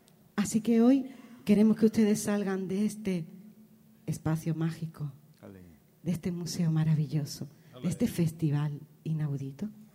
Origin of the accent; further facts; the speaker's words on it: Utrera, Andalusia, Spain; un viaje a los rincones del sur, a mi tierra, a Andalucía, a Utrera